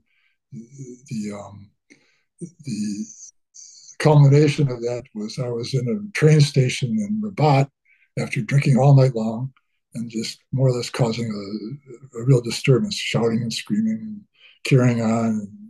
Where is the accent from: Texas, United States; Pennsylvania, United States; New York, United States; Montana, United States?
New York, United States; Attica; I'm from Attica. I went to high school in Attica